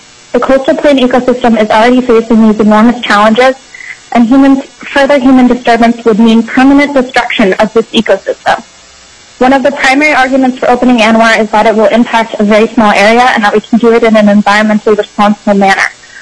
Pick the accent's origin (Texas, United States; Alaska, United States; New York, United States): Alaska, United States; Fairbanks; I was born and raised in Fairbanks, and I have a master's degree in biology.